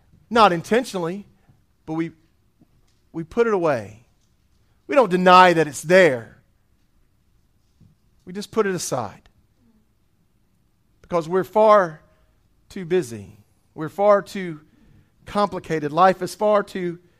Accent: Bible Belt, United States; because we grew up in the Bible Belt, because maybe you've been in church all your life

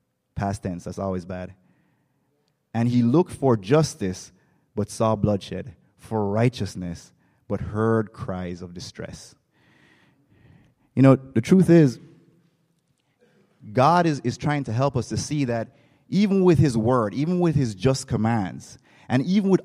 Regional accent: Jamaica; I grew up in Jamaica. I'm fine. And actually, in Jamaica

